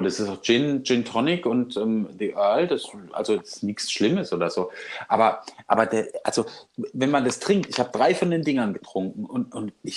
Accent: Wiesloch, Baden-Württemberg, Germany; Ich komme aus Baden-Württemberg. Das ist aus der Kurpfalz, aus Wiesloch. Das ist nicht Schwaben.

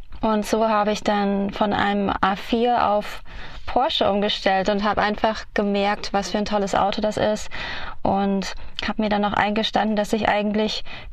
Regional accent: Fulda, Hesse, Germany; moved away as an adult; also born or lived in Hamburg; now in New York, United States; Ja, ich bin ursprünglich aus Fulda, aber ich habe zu der Zeit 4 Jahre in Hamburg gelebt. Und bin dann von dort nach New York gezogen.

